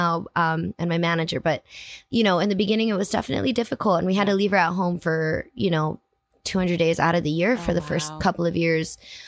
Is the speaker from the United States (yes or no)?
yes; Hawaii, United States; and I grew up in Hawaii, and reggae is a huge part of my childhood.